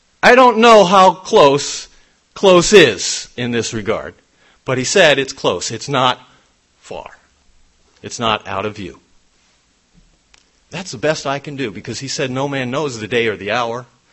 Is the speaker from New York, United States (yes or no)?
yes; New York, United States; When I was sent as a ministerial assistant to Eastern Pennsylvania, I was from New York. My home congregation was in New York